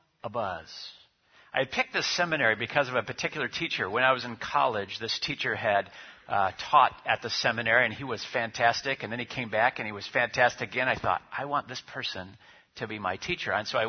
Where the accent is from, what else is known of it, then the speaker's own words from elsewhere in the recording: Midwest, United States; But, you know, I'm from the Midwest where we want proof.